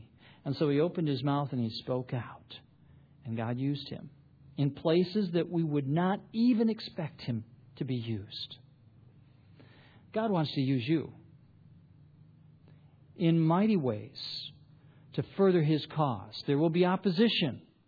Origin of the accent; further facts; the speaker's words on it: Michigan, United States; I grew up in Michigan